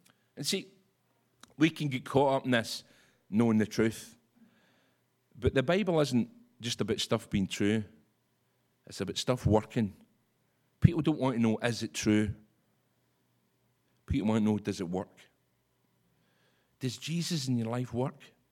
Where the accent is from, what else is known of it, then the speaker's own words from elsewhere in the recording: Scotland, United Kingdom; now in England; England. I've lived in England longer than I've lived in Scotland. And as you can see, it's affected my accent, talking really posh.